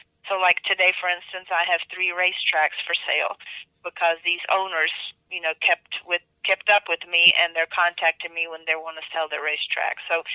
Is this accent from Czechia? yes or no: yes; Czechia; English is a second language; now in United States; I'm bilingual and I was born in Czechoslovakia, came to this country as an immigrant.